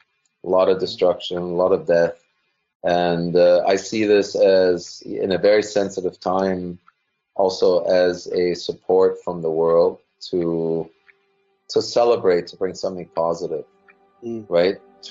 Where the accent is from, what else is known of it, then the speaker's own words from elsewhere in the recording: Germany; So for me, I grew up in Germany, and I was always very avid about sport.